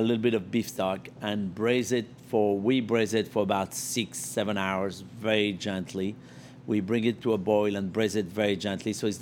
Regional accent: Lyon, Auvergne-Rhône-Alpes, France; I'm from Lyon, near Burgundy

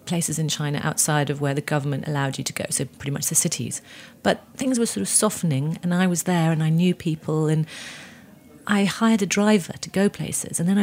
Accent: United Kingdom; I'm British.

